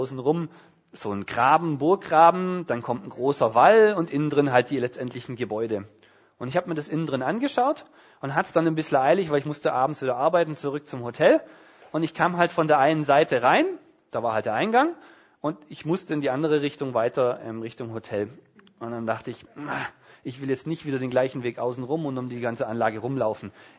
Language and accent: German; Southern Germany, Germany; wenn man der Letzten geht als Süddeutsche, dann hat man mit den Eltern billigere Tarife